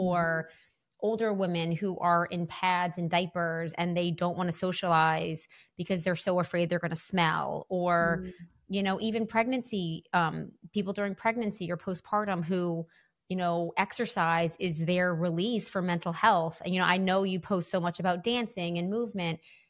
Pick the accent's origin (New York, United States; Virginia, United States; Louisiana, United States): Louisiana, United States; New Orleans; and then now I'm back in New Orleans, which is my hometown